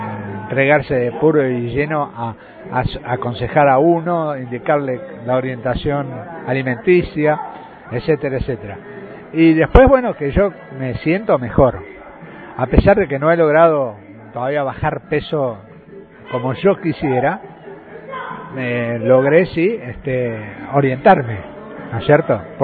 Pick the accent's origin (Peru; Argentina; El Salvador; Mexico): Argentina; Buenos Aires; now in Posadas, Argentina; yo soy misionero por adopción. Yo vengo de Buenos Aires, hace 12 años que estoy acá en Misiones, en Posadas específicamente, y ya me considero un misionero más.